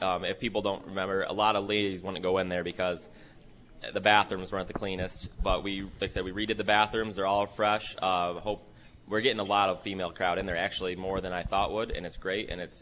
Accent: Jackson, United States; I grew up here in Jackson on the south side on Avondale, Jackson High grad, and I love to give back to the city.

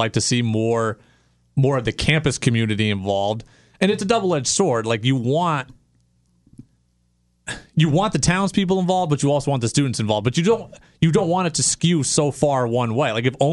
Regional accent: Seattle, Washington, United States; I was from Seattle originally. All my favorite teams are Seattle.

